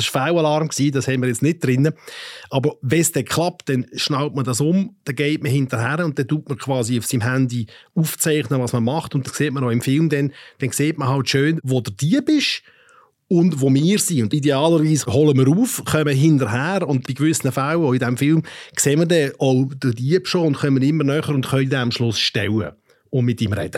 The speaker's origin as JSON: {"language": "German", "country": "Switzerland", "said": "dass bei uns in der Schweiz Zahlen eh schon sehr hoch waren."}